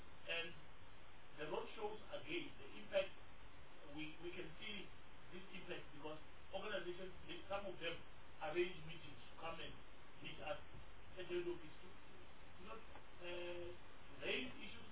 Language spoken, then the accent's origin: English; Limpopo, South Africa; Limpopo, we have opened an office, not because I'm coming from Limpopo.